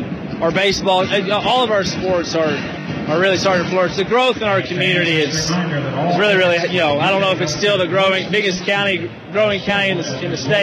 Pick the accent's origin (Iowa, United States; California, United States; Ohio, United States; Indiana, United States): Indiana, United States; Well, I'm an Indiana boy. I grew up in Indiana.